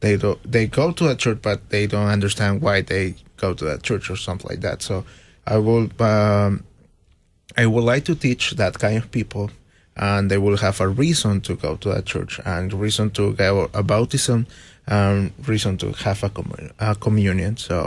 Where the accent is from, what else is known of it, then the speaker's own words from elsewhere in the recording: Lima, Peru; English is a second language; I grew up in Lima.